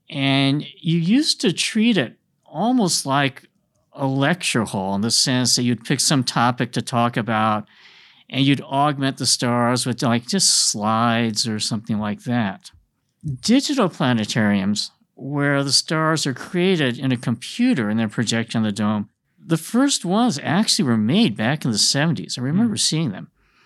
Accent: California, United States; I'm from California too.

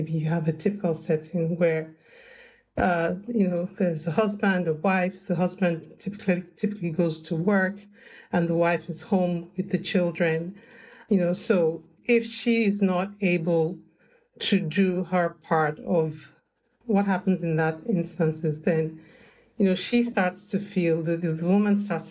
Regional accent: Nigeria; I think I'll speak for those who I have come in contact with or communicated with from my home country, which is Nigeria.

